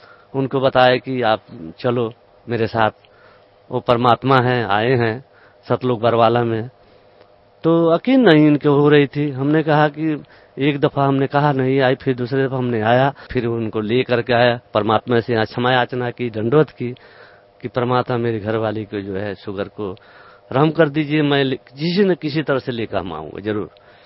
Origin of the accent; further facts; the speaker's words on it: Pilibhit, Uttar Pradesh, India; मैं पीलीभीत क्षेत्र का यूपी का रहने वाला हूँ, तो बरेली क्षेत्र में पड़ता है।